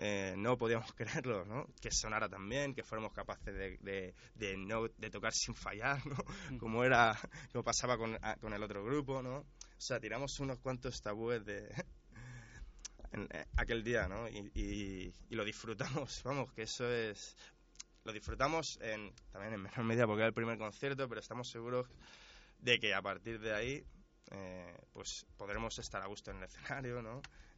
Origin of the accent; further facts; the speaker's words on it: Leganés, Community of Madrid, Spain; somos de Leganés